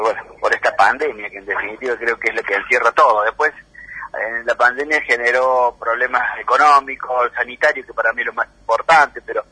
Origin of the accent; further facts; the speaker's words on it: La Cumbrecita, Córdoba, Argentina; Yo nací en la Cumbrecita, todo lo que tengo lo tengo en Cumbrecita, mi familia, mis afectos, lo poco que tengo en lo material